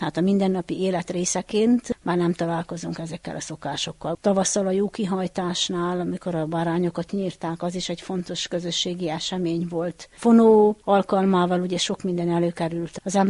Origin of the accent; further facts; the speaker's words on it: Csíkmenaság, Harghita, Romania; Csíkmenaságon születtem, Csíkmenaságon is élek, és biztos, hogy a sok-sok év alatt, hogy láttam az embereknek az életét, meg hogy itt nőttem fel ebbe a faluba